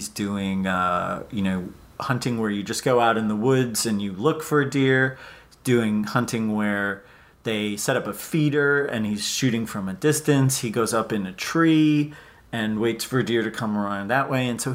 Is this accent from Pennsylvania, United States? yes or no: yes; Pennsylvania, United States; also born or lived in Connecticut; Yeah, I mean, my parents are from the Midwest. I grew up in Pennsylvania and Connecticut, so I don't really have a lot of experience with Texas hunting ranches.